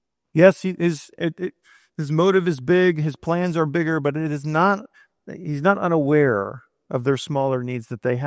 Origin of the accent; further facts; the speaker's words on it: California, United States; As a Californian, it's still just amazing.